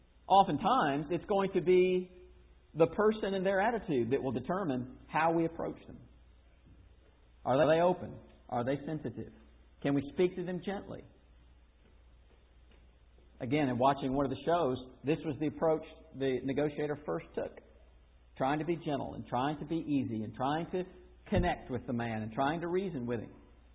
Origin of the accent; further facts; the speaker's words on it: Florida, United States; who happens also to be from my hometown in Florida